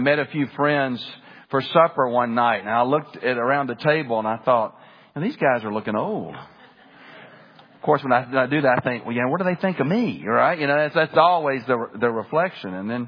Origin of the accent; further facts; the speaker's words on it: Birmingham, Alabama, United States; I grew up in Birmingham. That's my hometown. That's where my grandparents are from, Alabama. I've just got a lot of roots there, a lot of roots in the city.